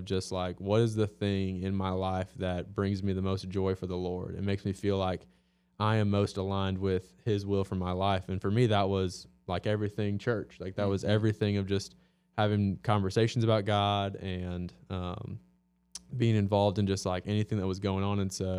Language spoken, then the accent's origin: English; Illinois, United States; moved away; We are from Illinois originally, not from here. And so to have no family here, really have no friends here.